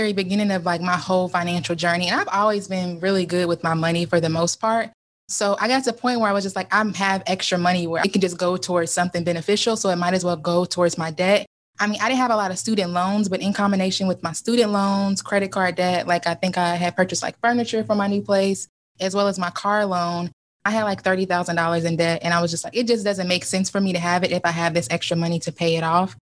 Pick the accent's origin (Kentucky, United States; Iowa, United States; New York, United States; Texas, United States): Kentucky, United States; now in Ohio, United States; I'm originally from Kentucky. I currently live in Ohio.